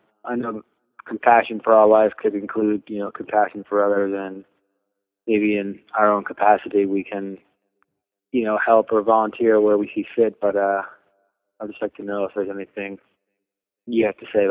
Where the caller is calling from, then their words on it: California, United States; I'm calling from the Central Coast of California.